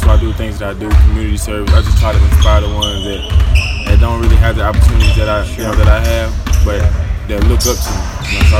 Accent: Clarence, United States; I'm from Clarence.

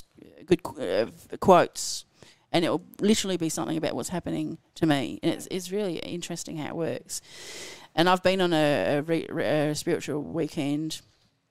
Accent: England, United Kingdom; I remember the when you went to, down to one of the fairs on the beach

